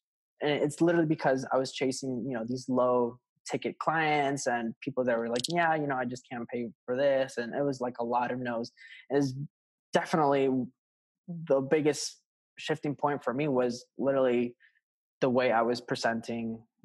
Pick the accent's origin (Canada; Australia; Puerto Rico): Puerto Rico; I was living in Puerto Rico. I am from Puerto Rico, born and raised.